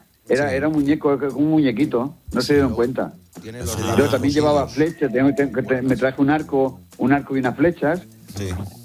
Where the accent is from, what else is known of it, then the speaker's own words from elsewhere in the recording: Granada, Andalusia, Spain; now in Italy; Soy de Granada, pero vivo aquí ahora.